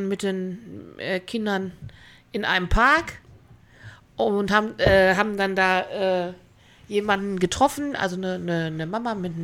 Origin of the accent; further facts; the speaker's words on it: North Rhine-Westphalia, Germany; Wir kommen ja aus dem östlichen Rand vom Ruhrgebiet.